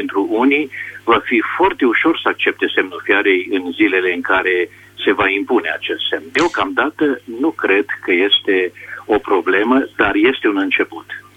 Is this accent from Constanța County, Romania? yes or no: no; Hunedoara, Hunedoara County, Romania; sunt din Hunedoara